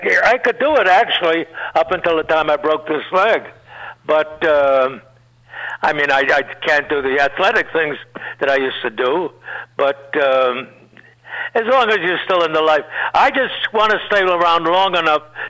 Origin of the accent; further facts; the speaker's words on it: Chicago, Illinois, United States; Jack Brickhouse and I were very, very close friends. I'm from Chicago.